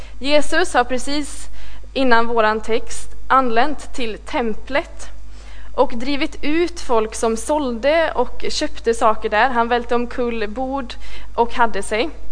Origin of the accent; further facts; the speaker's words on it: Fristad, Västra Götaland County, Sweden; now in Stockholm, Sweden; och jag kommer ifrån Fristad som ligger lite utanför Borås. Men just nu så bor jag i Stockholm och pluggar till pastor på Teologiska högskolan.